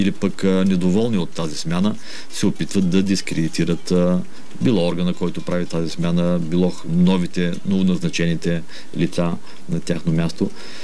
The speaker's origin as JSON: {"language": "Bulgarian", "town": "Sliven", "region": "Sliven Province", "country": "Bulgaria", "said": "Да, защото съм от Сливен."}